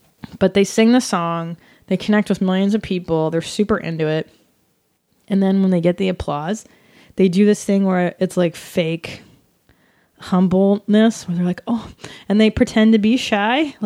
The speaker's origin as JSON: {"language": "English", "region": "California", "country": "United States", "tie": "born or raised there", "said": "That's what it was like growing up in the San Fernando Valley. Just bright and seedy, and you know, there's like trailers where you know bad shit was happening."}